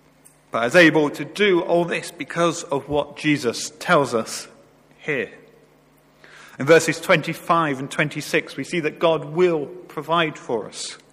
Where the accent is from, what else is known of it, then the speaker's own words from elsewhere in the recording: Warrington, North West England, United Kingdom; I moved here from my hometown of Warrington in February. For those of you who don't know, Warrington is between Manchester and Liverpool, so it's about 200 miles by road.